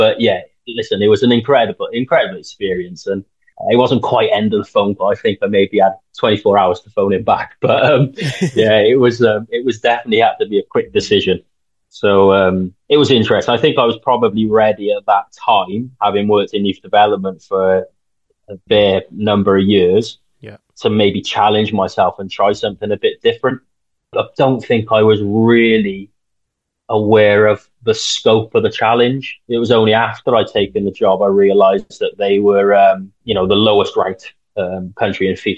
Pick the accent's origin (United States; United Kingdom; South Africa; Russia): United Kingdom; Wales; as a Welshman, you get a British passport.